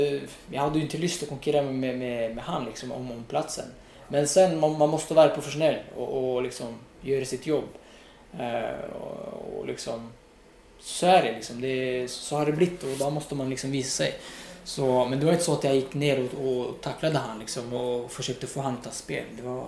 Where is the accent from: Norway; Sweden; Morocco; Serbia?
Morocco; jag växte upp i Marokko